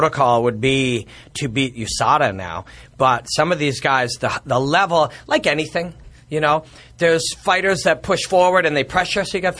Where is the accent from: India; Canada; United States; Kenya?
Canada; Winnipeg, Manitoba; I'm from Winnipeg, same part of the northern, southern part of the same.